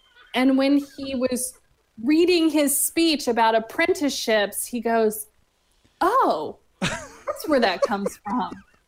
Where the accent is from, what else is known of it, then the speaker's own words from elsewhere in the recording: the South, United States; I'm from the South. It's like when you feel bad for somebody, but you want to be a little bit condescending, it just comes out.